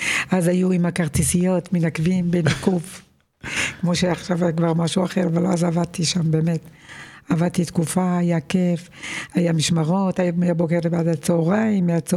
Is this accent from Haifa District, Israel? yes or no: yes; Kiryat Haim, Haifa District, Israel; אנחנו הגענו לקריית חיים. ואז אני גדלתי בקריית חיים.